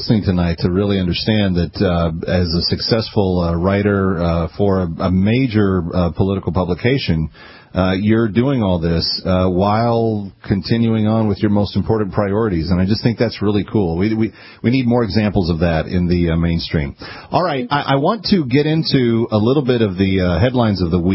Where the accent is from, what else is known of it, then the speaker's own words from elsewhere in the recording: Southwest, United States; When I grew up in the Midwest, Southwest, actually, I was always wondering, like, what the big city was like